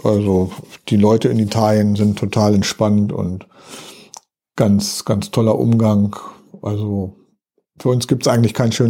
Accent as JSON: {"language": "German", "region": "Lower Saxony", "country": "Germany", "said": "wir kommen ja aus der Nähe von Hannover, aus dem Großraum"}